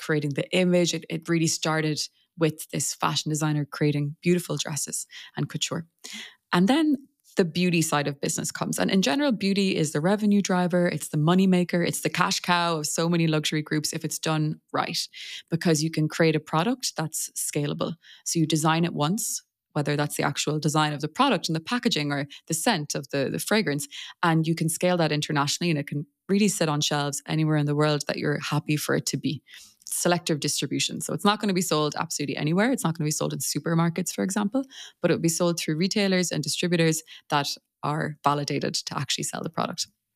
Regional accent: Ireland; moved away; also born or lived in Paris / Geneva; I'm originally from Ireland, but I've been living in Paris and Geneva and soon Paris again for the last 10 or so years.

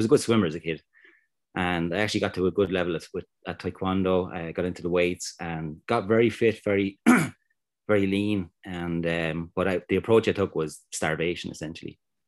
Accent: Waterford, Munster, Ireland; Yeah, so I'm from Waterford in Ireland. It's like southeast of Ireland. It's very seasonal.

